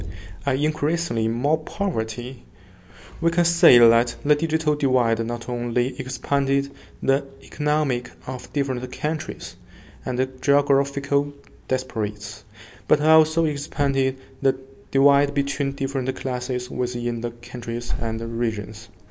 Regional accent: Beijing, China; I come from Beijing, China.

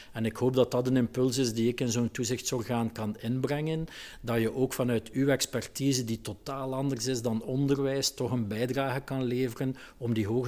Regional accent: Ghent, East Flanders, Belgium; born there; Je hoort aan mijn accent, ik ben hier geboren, ik werk hier, ik leef hier.

